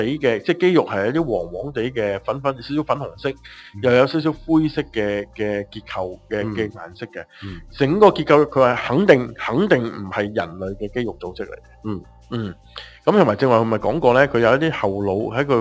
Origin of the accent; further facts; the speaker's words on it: Hong Kong; 佢哋我哋香港人簡稱佢叫做藍飯嘅